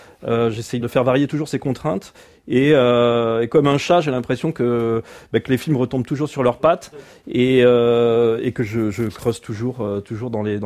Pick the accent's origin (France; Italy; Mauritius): France; south of France; Ma grand-mère vit dans le sud de la France, aussi pas très loin de là où j'ai grandi, dans une grande bâtisse qui appartenait à la famille de D'Artagnan initialement